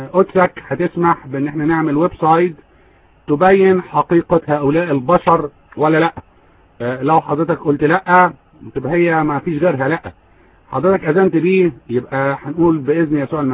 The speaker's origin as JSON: {"language": "Arabic", "country": "Egypt", "said": "زي ما بيقولوا عندنا في مصر"}